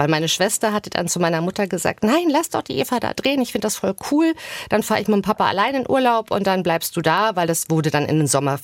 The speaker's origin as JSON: {"language": "German", "region": "Hamburg", "country": "Germany", "tie": "born or raised there", "said": "Ich bin sehr behütet aufgewachsen im Norden von Hamburg, wo eigentlich schon gar nicht mehr Hamburg ist, sondern wo man über den Acker zur Schule läuft."}